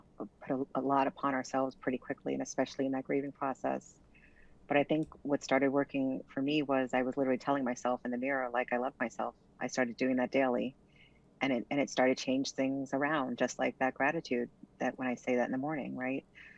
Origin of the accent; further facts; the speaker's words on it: Brooklyn, New York, United States; I'm from Brooklyn, New York. I'm a city girl.